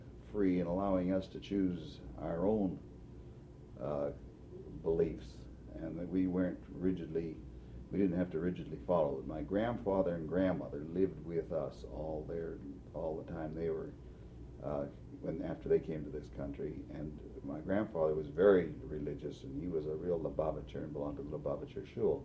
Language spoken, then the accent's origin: English; Toronto, Ontario, Canada; born there; I was born in Toronto, Canada, in 1913. I'm the fifth of six children. My parents came to Toronto in 1906.